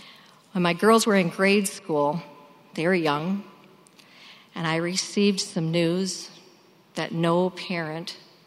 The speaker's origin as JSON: {"language": "English", "town": "Detroit", "region": "Michigan", "country": "United States", "tie": "born or raised there", "said": "So I grew up in Detroit. I was the youngest of five. I grew up in a Catholic household."}